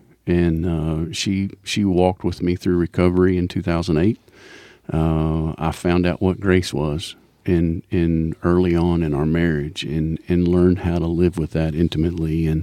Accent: Malden, Missouri, United States; My dad baptized me in the little church that I grew up in Malden, Missouri.

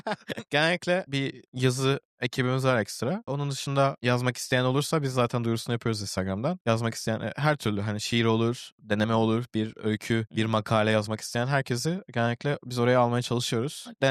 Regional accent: Istanbul, Turkey; also born or lived in İzmir / Selçuk; Ben İzmir'de doğdum. Yani öyle başladı benim hayatım. Ondan sonrasında bir süre Selçuk'ta kaldık. Sonrasında İstanbul'a taşınıp hani bütün eğitim öğretimi orada tamamladım.

